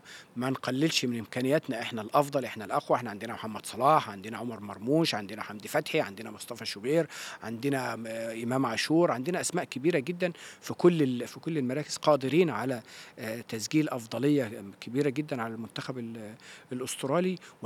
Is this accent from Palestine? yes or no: no; Egypt; وطبعا أنا مصري وعايش حالة التفاؤل اللي عندنا